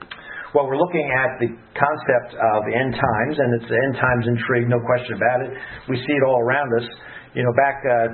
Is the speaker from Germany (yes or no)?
no; New Jersey, United States; I'm from the Jersey Shore. You look at the Jersey Shore and people are always reading on the beach.